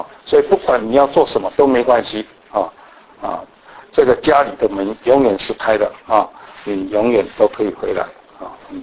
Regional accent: China; 那我们中国人也很重视胎教啊

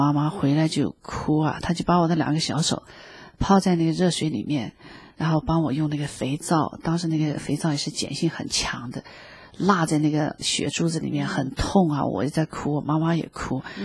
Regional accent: Kunming, Yunnan, China; born there; 我出生在昆明

